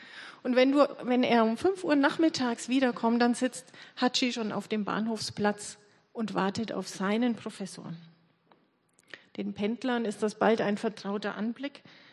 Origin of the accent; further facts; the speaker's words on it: Neidhardswinden, Bavaria, Germany; Ich bin 45 Jahre alt und ich komme aus Mittelfranken in der Nähe von Nürnberg bei Erlangen, aus einem kleinen Dorf mit 200 Einwohnern. Neidhartswinden heißt es, mitten in der Bamba.